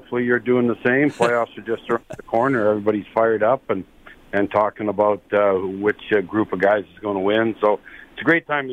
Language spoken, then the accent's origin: English; Saskatchewan, Canada; especially when you're a Canadian kid. Anyways, I grew up in Saskatchewan